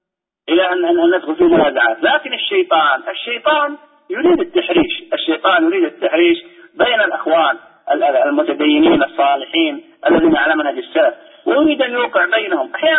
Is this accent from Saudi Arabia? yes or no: yes; Saudi Arabia; عندنا في السعودية